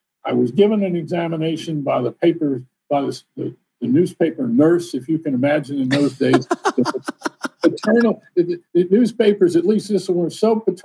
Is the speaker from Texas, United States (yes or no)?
no; Washington, District of Columbia, United States; So part of the book is also about my growing up in Jim Crow Washington. I went to segregated public schools, legally segregated public schools in the capital of the United States.